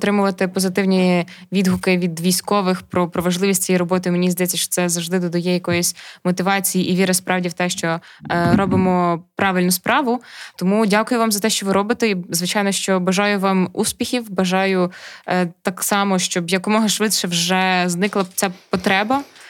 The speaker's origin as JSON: {"language": "Ukrainian", "town": "Chervonohrad", "region": "Lviv Oblast", "country": "Ukraine", "said": "і я з Червонограда."}